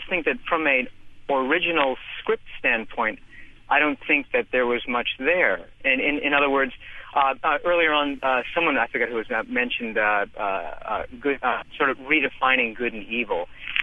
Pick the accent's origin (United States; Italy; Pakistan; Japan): Japan; Well, I grew up in Japan in the late 60s and the 70s